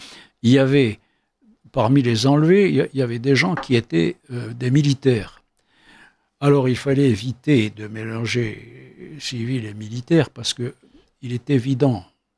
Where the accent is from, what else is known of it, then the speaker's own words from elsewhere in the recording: Maison Carrée, Algiers Province, Algeria; Moi, je suis de Maison Carrée.